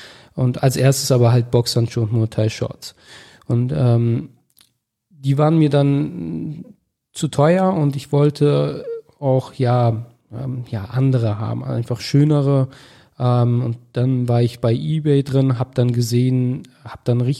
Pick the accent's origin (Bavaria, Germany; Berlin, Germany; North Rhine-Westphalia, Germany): North Rhine-Westphalia, Germany; Augsdorf; also born or lived in Detmold; Ich komme aus Augsdorf, das ist ein Dorf circa 20 Kilometer von Bielefeld entfernt. Dort bin ich aufgewachsen, groß geworden, auch in der Nähe in Detmold geboren.